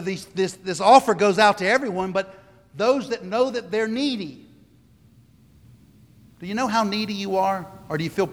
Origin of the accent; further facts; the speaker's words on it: South Carolina, United States; And I say that because I grew up in South Carolina where there's a bunch of Davids.